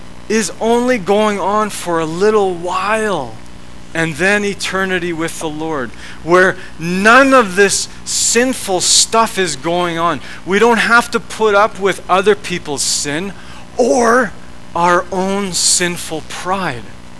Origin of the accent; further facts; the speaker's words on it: Canada; well, I'm a pastor and I'm a father and I'm a husband and I'm a Canadian.